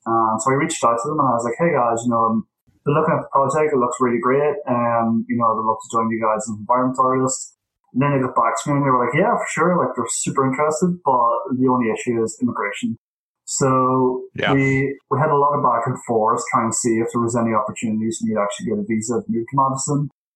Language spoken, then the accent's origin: English; Ireland; moved away as an adult; And then I moved over from Ireland to England to join them, and I worked there for the guts of a year.